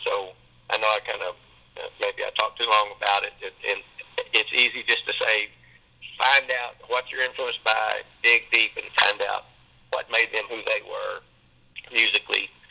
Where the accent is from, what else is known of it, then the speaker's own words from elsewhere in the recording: Missouri, United States; I grew up in Southeast Missouri, but that's all a part of the Delta region over there, and it's a lot of cotton and soybeans, and it's farmland